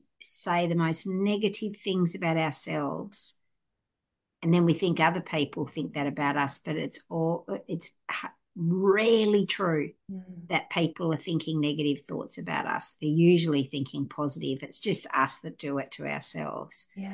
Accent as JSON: {"language": "English", "region": "Tasmania", "country": "Australia", "tie": "born or raised there", "said": "I grew up in Tasmania and then did a lot of moving in my adult years around sort of different places."}